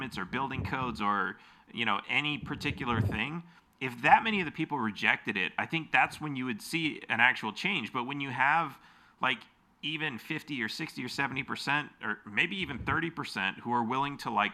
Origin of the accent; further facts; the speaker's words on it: Los Angeles, California, United States; I mean, I grew up in Los Angeles and we used to think like, yeah, the entire world must live in cities like this.